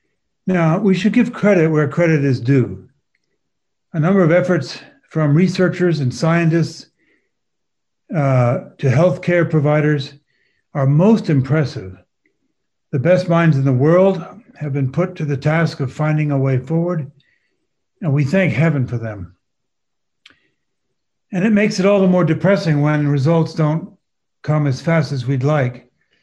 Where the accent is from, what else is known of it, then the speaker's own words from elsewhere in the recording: France; also born or lived in Switzerland; now in United States; I grew up in France and Switzerland, but have been in this country now, America, for 30 years.